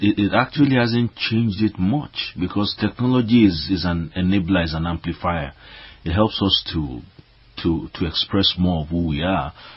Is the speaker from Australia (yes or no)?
no; Nigeria; I grew up in Nigeria